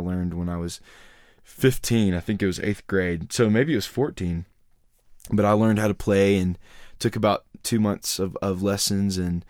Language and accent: English; Nashville, Tennessee, United States; Well, I grew up in Nashville, actually, as a native